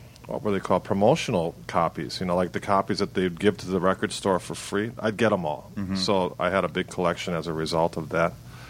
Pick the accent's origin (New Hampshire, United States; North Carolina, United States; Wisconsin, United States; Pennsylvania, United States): Wisconsin, United States; Milwaukee; born or raised there